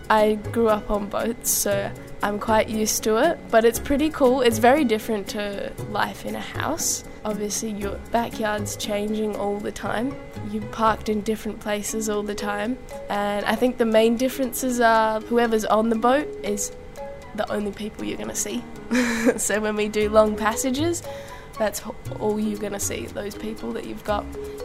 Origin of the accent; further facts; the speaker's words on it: Tonga; I grew up in Tonga swimming with whales in a family business.